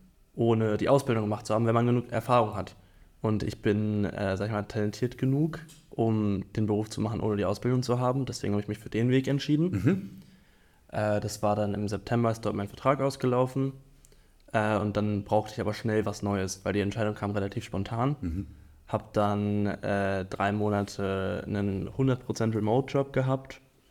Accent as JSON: {"language": "German", "town": "Coburg", "region": "Bavaria", "country": "Germany", "said": "19 Jahre alt. Ich habe beim Medienredaktor jetzt als Softwareentwickler, Webentwickler angefangen. Ich komme aus Coburg."}